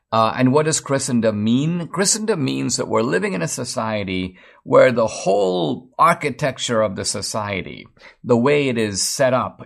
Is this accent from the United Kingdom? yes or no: no; India; because I grew up in India